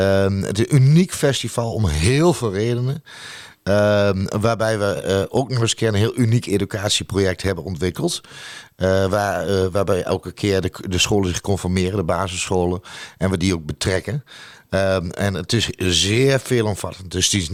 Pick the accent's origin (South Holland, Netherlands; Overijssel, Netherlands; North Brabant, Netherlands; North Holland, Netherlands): Overijssel, Netherlands; Almelo; 54 jaar, twee dochters, vriendin. En geboren en getogen in Almelo en mijn hart ligt ook bij Almelo.